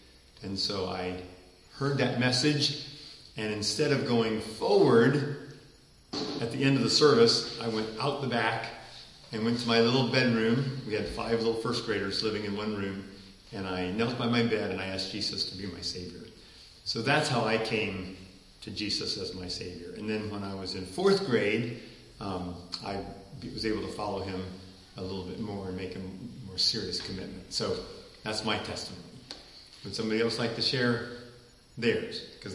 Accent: Taiwan; So my parents took me to Taiwan when I was 9 months old. I grew up in Taiwan. I was a missionary kid, they call me.

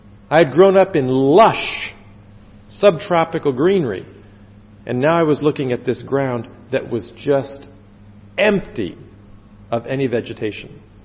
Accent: Taiwan; I grew up in Taiwan. We have plenty of rain.

